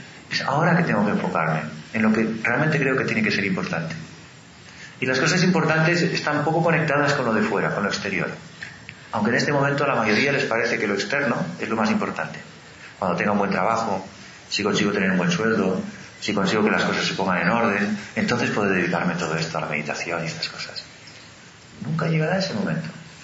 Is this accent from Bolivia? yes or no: no; Andalusia, Spain; born there; also born or lived in Girona; Antes viví en Gerona, no lo sé. O sea que he estado viviendo en un montón de sitios. Y nací en Andalucía, además.